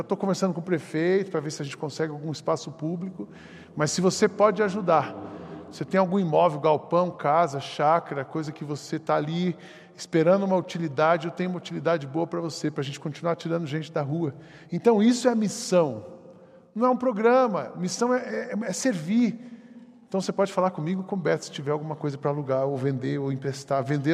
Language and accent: Portuguese; São José dos Campos, São Paulo, Brazil; eu sou de São José dos Campos, e essa amiga de lá também